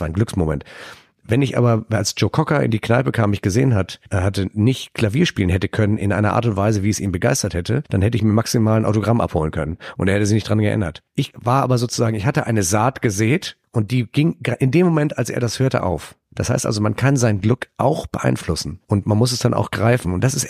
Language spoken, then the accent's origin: German; Turkey; Çok kalabalık, würde man sagen, als Türke.